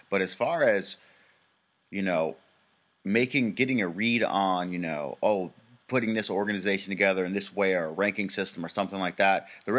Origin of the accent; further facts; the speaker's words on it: Minnesota, United States; Originally, I'm from Minnesota. When I was in Minnesota, the state over Wisconsin, we have rivals.